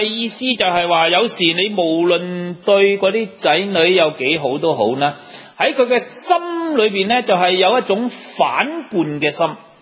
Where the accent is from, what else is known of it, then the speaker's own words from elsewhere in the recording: Hong Kong; 好似我哋香港人有句说话就食自己